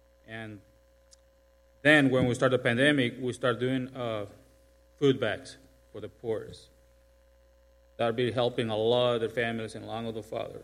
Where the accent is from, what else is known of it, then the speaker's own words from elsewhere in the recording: Tegucigalpa, Francisco Morazán, Honduras; English is a second language; for everybody. I'm coming from Honduras, Tegucigalpa, and I'm living in Tegucigalpa.